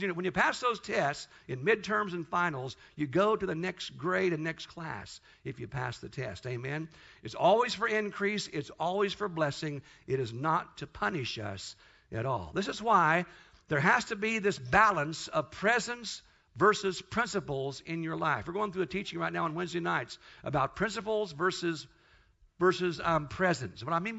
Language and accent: English; Kansas, United States; I'm from Kansas. I tell my wife time and time again, we're not in Kansas anymore. But I'm from Kansas